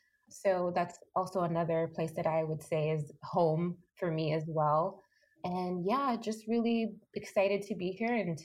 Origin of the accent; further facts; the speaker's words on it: Michigan, United States; I grew up mostly in Michigan, in the Midwest. So I'm a Midwest girl.